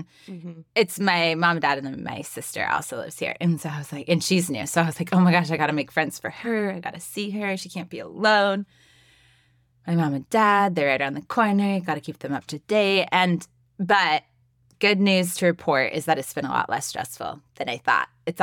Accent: California, United States; I live in the sunny state of Florida. I'm from California and always thought Floridians were like losers.

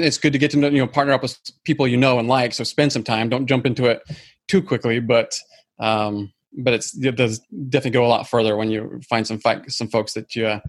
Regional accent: Salt Lake City, Utah, United States; I might have dropped it in there, that I'm originally from Utah. My favorite neighborhood in Utah is a little area called Sugar House.

